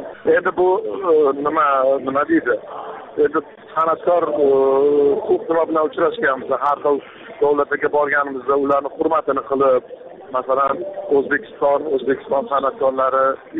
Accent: Tashkent, Uzbekistan; born there; Aslida men o'zi Toshkentda tug'ilganman, ota-onam Samarqandda.

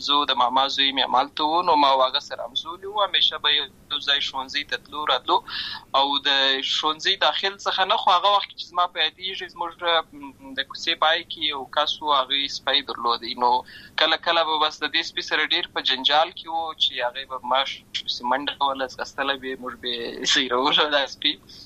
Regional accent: Lashkar Gah, Helmand, Afghanistan; زه په اصل کې د اورزګان ولایت یم، اما زه په هلمند ولایت لشکرګاه کې پیدا شوی یم.

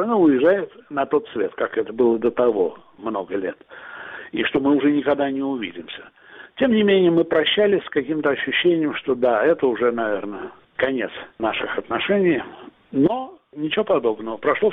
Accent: Tashkent, Uzbekistan; moved away as an adult; И я его в Ташкенте, я родом из Ташкента, смотрел в каком-то клубе, например, текстильщиков

